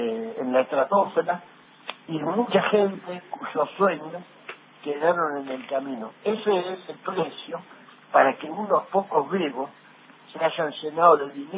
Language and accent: Spanish; Argentina; Realmente espero que como argentino aprendamos de esta lección